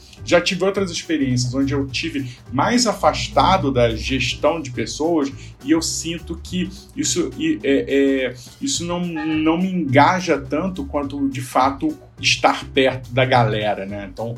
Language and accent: Portuguese; Rio de Janeiro, Brazil; now in São Paulo, Brazil; Eu sou do Rio, moro em São Paulo há quase 11 anos